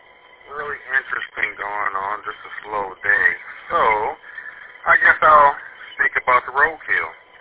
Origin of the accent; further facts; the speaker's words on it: Texas, United States; because I'm from Texas, so in order for me to be able to stay connected with pretty much Texas and everywhere else